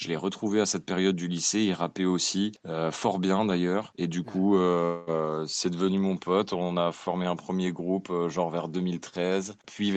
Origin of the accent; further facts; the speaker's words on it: Nancy, Grand Est, France; je suis un rappeur de Nancy.